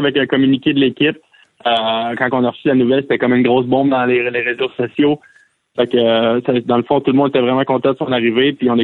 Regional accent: Montreal, Quebec, Canada; On vient de là, c'était notre équipe de jeunesse

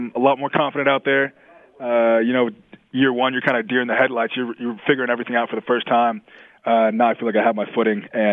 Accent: Tustin, California, United States; You know, I grew up in Tustin, California. Great community, very school community oriented.

